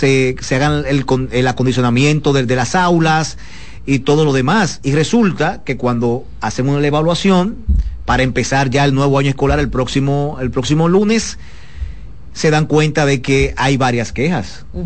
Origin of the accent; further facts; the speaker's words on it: Dominican Republic; Bueno, somos dominicanos.